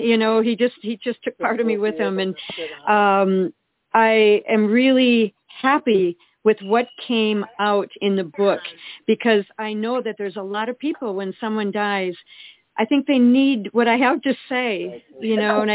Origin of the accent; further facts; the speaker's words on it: Eau Claire, Wisconsin, United States; We grew up in Eau Claire, Wisconsin